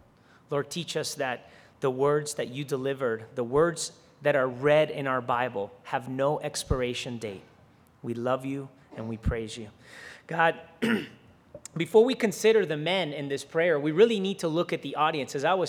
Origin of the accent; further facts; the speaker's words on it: Caracas, Capital District, Venezuela; I grew up, I was born in South America, in Venezuela, and I grew up in a very secluded community. When I was a child, you know, I lived in a building in the middle of Caracas, Venezuela